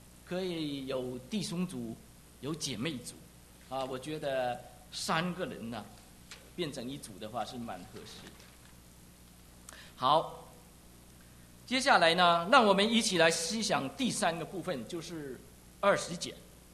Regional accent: Zhongshan, Guangdong, China; moved away as an adult; 我回到中山的时候啊，我再不认识什么地方路了，我的老家呀都改变了。

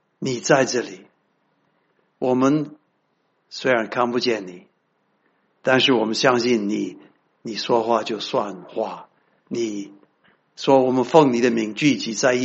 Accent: Taiwan; accent: Taiwanese Mandarin; 我讲的普通话是台湾国语啊。

